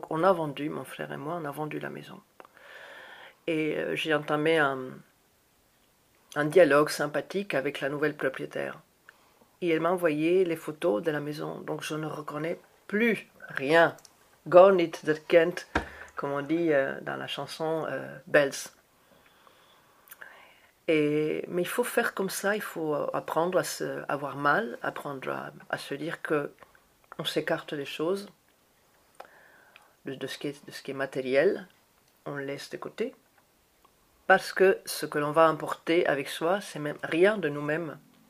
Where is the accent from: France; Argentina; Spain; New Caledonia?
Argentina; Buenos Aires; first language Spanish; French is a second language; Comme tu le sais, je suis née en Argentine.